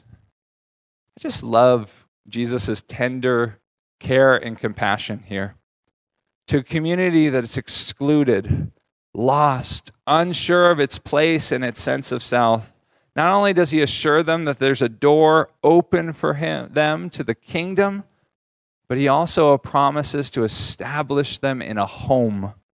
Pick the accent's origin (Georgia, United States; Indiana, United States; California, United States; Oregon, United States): California, United States; So I grew up in California. I grew up in earthquake country.